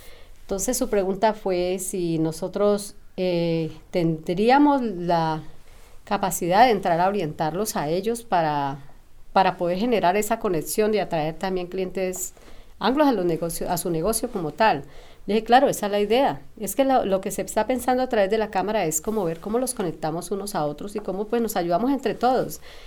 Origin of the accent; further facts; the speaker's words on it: Cali, Valle del Cauca, Colombia; moved away; soy de Cali, Colombia, originaria